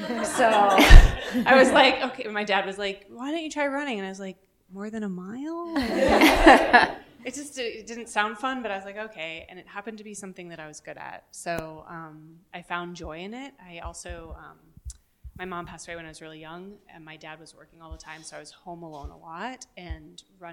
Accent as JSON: {"language": "English", "region": "Colorado", "country": "United States", "also_born_or_lived": "Wisconsin", "said": "I'm from Colorado and was able to have some universities pay attention to me a little bit."}